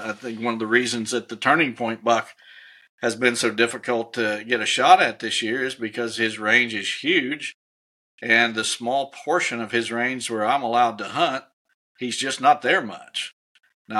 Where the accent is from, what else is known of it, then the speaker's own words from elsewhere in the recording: Illinois, United States; So in my home state of Illinois, what I'd like to see is, first of all, I'd like to see crossbows legal